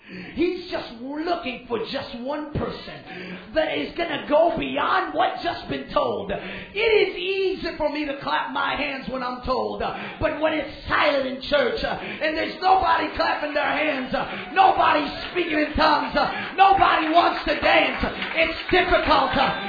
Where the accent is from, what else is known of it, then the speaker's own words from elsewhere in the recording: New York, United States; We came from New York. And then you probably have never seen any New Yorkers like we, but hallelujah.